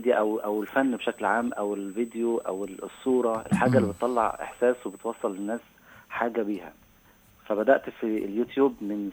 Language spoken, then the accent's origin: Arabic; Egypt; born there; also born or lived in Russia; انا اتولدت في مصر